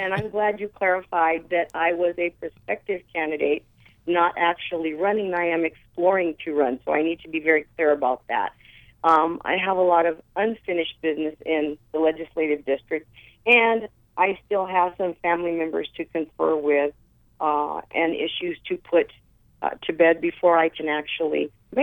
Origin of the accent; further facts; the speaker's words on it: Arizona, United States; As you know, I come from mining country. I was born and raised in Arizona. I'm a native Arizonan.